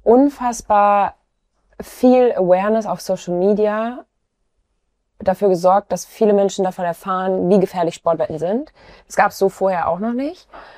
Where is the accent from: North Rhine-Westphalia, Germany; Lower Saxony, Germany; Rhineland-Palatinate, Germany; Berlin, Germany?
North Rhine-Westphalia, Germany; Duisburg; Ich komme ja aus Duisburg, ne?